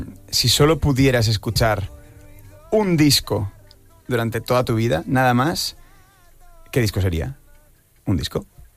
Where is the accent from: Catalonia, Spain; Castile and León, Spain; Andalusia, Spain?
Catalonia, Spain; Barcelona; born there; Es que yo nací en Barcelona, entonces te diré Barcelona, porque tiene más montaña.